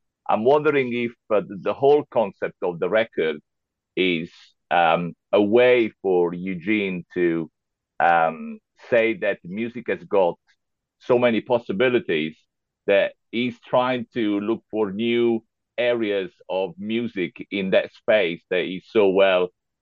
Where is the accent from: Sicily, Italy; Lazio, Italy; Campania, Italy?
Lazio, Italy; Rome; now in Milan, Italy; Actually, I'm from Rome.